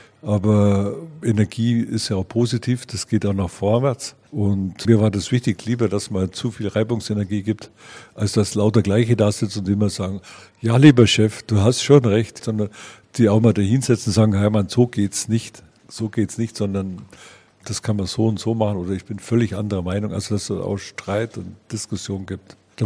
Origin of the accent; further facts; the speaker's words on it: Southern Germany, Germany; Für mich war ja als Süddeutscher erste Fremdsprache Deutsch